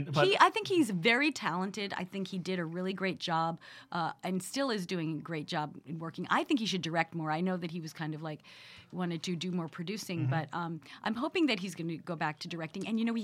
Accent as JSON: {"language": "English", "town": "Long Island", "region": "New York", "country": "United States", "said": "Yeah, but I'm from Long Island, you'd think."}